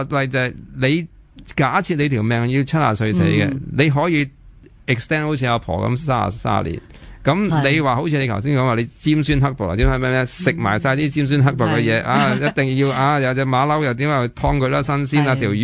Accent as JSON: {"language": "Cantonese", "country": "Hong Kong", "said": "咁但系共业就系譬如我哋香港人，我哋所香港人整个香港嘅"}